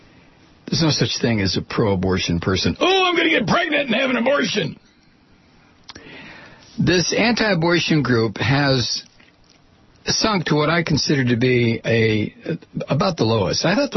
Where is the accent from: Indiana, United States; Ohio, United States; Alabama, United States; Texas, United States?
Ohio, United States; Boy, this one is it's another one of these home state Ohio. That's my home state.